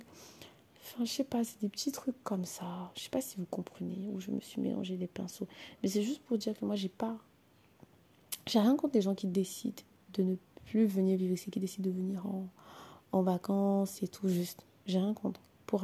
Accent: France; Oui, chez nous en France, c'est pas comme ça que ça se passe.

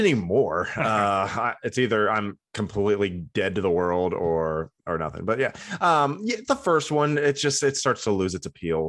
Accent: Ohio, United States; you know, because we're from Ohio. So we'd drive down to Florida and we would rent

